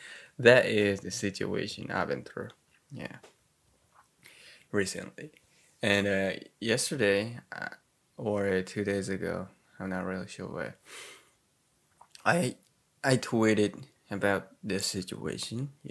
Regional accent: Japan; first language ja; English is a second language; Japanese is my native tongue, so yeah, that's the reason why I've been doing this, my podcast in Japanese entirely.

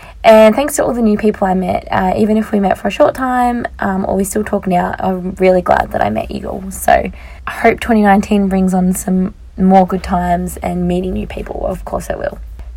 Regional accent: Australia; I'm just an Australian girl with a world at her feet

